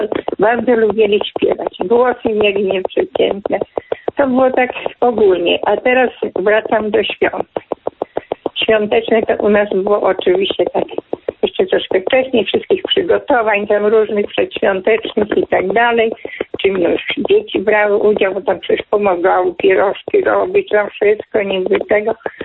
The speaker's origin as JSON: {"language": "Polish", "region": "Lublin Voivodeship", "country": "Poland", "said": "bo ja pochodzę z Lubelskiego."}